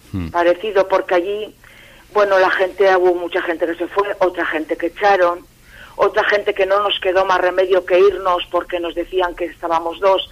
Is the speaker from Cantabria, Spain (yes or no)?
yes; Laredo, Cantabria, Spain; Es mi pueblo, le quiero con locura al pueblo y a la gente, para mí es el mejor pueblo